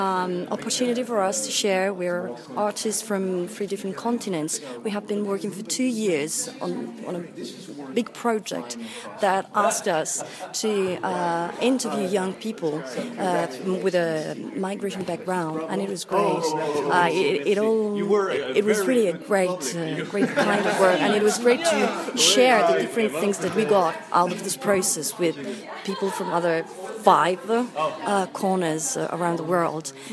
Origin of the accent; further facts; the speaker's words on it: Italy; English is a second language; and I come from Italy.